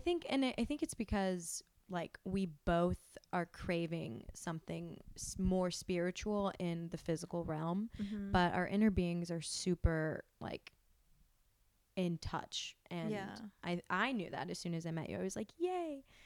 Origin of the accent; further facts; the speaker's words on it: Maryland, United States; also born or lived in Germany; I was born in Maryland. I'm a military brat. I grew up overseas for several years in Germany. Moved back to America after high school.